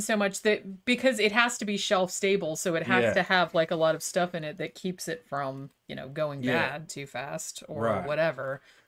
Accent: Daytona Beach, Florida, United States; we had this tiny little hole in the wall pizza joint near where we grew up in Daytona.

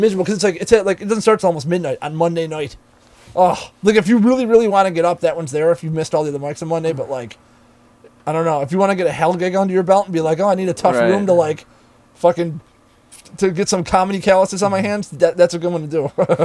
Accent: Buffalo, New York, United States; I'm from Buffalo, and people come here and be like, I just don't know how you deal with the traffic.

